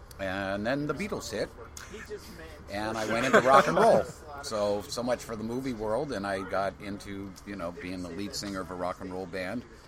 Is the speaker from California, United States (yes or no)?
yes; Culver City, California, United States; I grew up in Culver City, California, at the MGM Studios as the place where I played the backlots